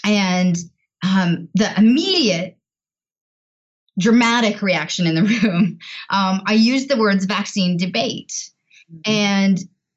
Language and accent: English; Canada; I'm Canadian and I am one of the few Canadians who has never played ice hockey ever